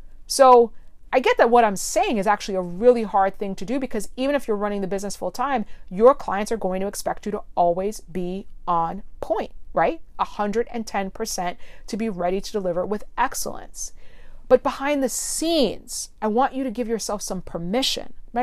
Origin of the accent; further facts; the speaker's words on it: New York, United States; I'm a New Yorker, right? Like, so I, you know, I keeps it real.